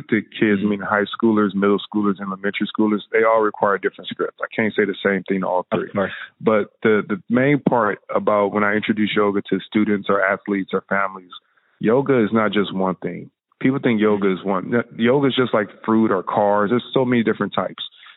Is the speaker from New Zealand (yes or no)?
no; Compton, California, United States; So I grew up in Compton, as I told you